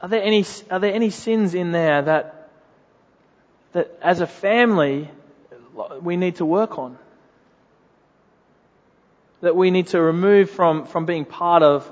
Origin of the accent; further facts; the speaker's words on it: West Pymble, New South Wales, Australia; Certainly was where I grew up in West Pimble.